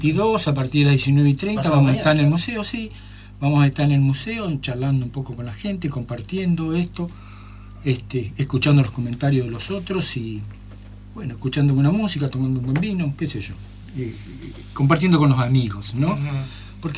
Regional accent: Rosario, Santa Fe, Argentina; moved away; yo soy rosarino

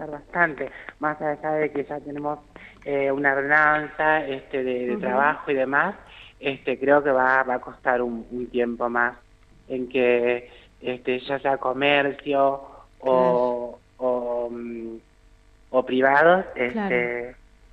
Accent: San Antonio Este, Río Negro, Argentina; Yo soy de San Antonio Este.

